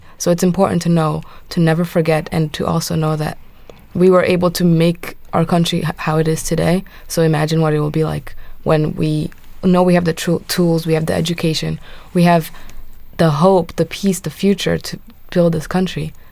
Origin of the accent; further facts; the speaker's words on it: Rwanda; English is a second language; Yes, they're very correct. I'm very proud of my country.